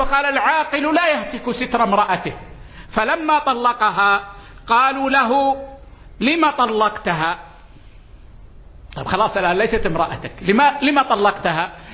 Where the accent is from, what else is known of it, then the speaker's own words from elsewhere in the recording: Saudi Arabia; عندنا في السعودية